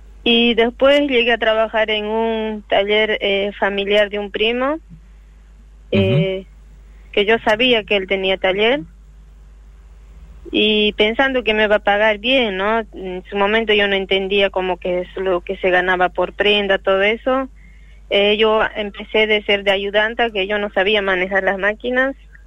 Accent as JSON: {"language": "Spanish", "town": "Sucre", "region": "Chuquisaca", "country": "Bolivia", "moved": "yes", "lives_now": "Argentina", "said": "Sí, soy de Sucre, Bolivia."}